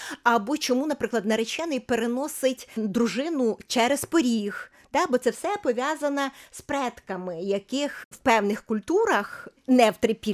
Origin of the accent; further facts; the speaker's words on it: Kyiv Oblast, Ukraine; от в моєму регіоні я з Черкаської області, виросла я в Київській області